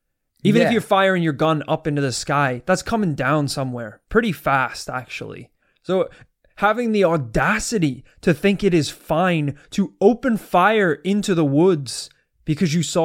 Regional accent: United States; born there; I was born in America. But I don't remember gunfire being a huge part of it.

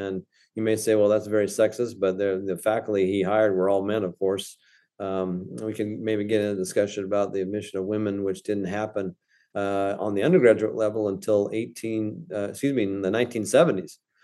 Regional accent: Kentucky, United States; I came from Kentucky, where you had down the road from our college at Eastern Kentucky, Berea College

